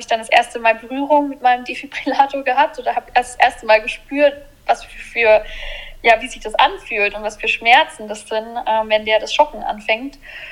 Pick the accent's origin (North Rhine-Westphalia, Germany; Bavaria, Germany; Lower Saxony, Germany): Bavaria, Germany; Nuremberg; ich komme aus Nürnberg